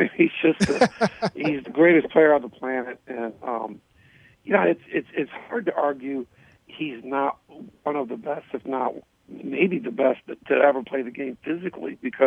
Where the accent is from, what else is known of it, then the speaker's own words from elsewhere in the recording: Indiana, United States; I'm originally from Indiana, and I was fortunate enough to be Indiana High School Mr. Basketball.